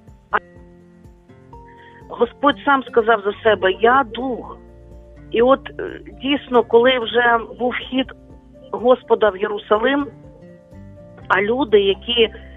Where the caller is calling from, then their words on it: Lviv, Lviv Oblast, Ukraine; Я зі Львова дзвоню